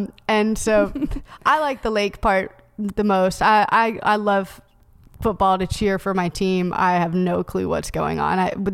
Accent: Knoxville, Tennessee, United States; Yeah. I grew up in Knoxville. My parents are still there. One of my grandparents is over there. Like, a lot of my family is in Knoxville.

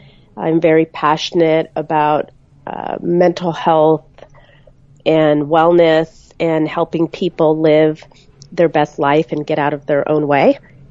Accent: San Diego, California, United States; now in Los Angeles, United States; I grew up in San Diego, California. I'm actually now in Los Angeles, California.

